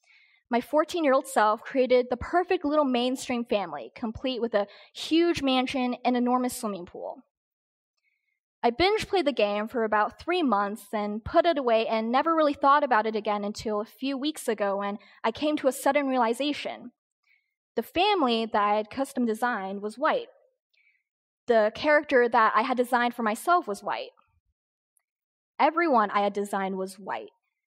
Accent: Boise, Idaho, United States; also born or lived in South Dakota / North Dakota; Where are you from? Oh, I'm from Boise, Idaho. I see, but where are you really from? I lived in South Dakota for a while. Okay, what about before that? I lived in North Dakota.

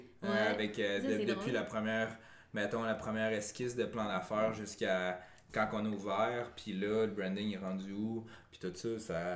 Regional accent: Quebec, Canada; also born or lived in Montreal; parce que les deux, on vient du Nord puis on voulait retourner dans le Nord après nos études.

